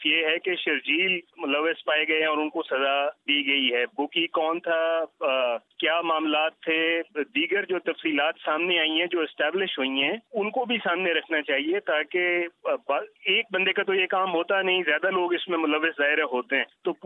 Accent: Islamabad, Islamabad Capital Territory, Pakistan; میں اسلام آباد سے ہوں.

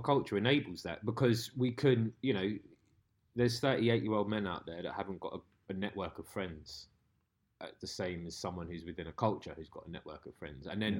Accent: London, United Kingdom; I grew up in central London. I grew up in Zone 2

